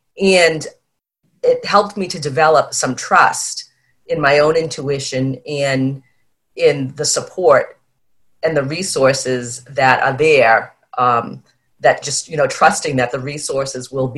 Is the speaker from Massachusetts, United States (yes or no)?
yes; Boston, Massachusetts, United States; I'm from Boston, so in Boston, the Northeast, you know, this very focused career path, climb the ladder